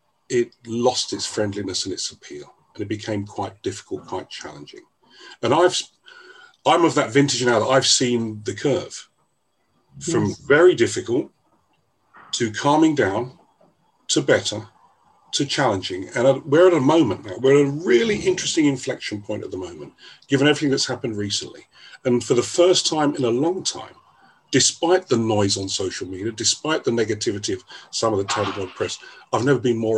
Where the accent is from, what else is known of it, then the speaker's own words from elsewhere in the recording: London, United Kingdom; I'm a Londoner. I'm close to Stamford Bridge.